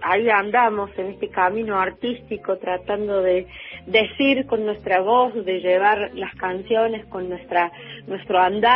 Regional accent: Cruz del Eje, Córdoba, Argentina; de nuestro pueblo, de Cruz del Eje. Yo soy de Cruz del Eje

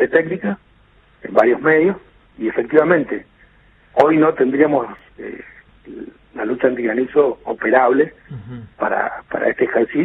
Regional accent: San Rafael, Mendoza, Argentina; nos preocupa muchísimo como mendocinos y sobre todo como sanrafalinos

